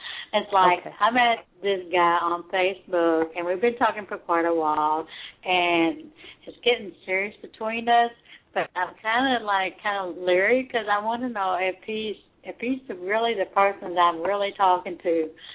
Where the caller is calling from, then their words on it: Kentucky, United States; Kentucky.